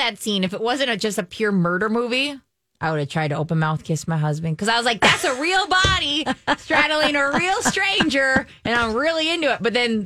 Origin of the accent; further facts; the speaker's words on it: England, United Kingdom; I'm English and angry.